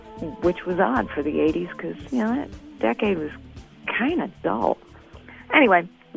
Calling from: Evanston, Illinois, United States; I'm calling from Evanston.

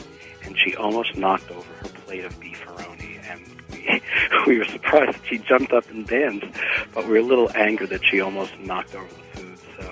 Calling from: New York City, New York, United States; I'm calling from New York City.

